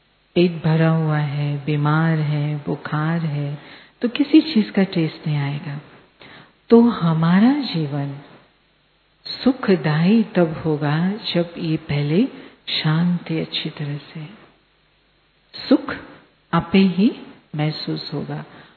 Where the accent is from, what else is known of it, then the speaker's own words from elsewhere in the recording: India; मैं इंडिया से आई हूं